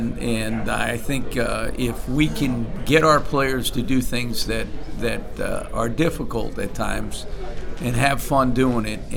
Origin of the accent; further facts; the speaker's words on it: Staten Island, New York, United States; The only difference is I grew up in Staten Island and played at Wagner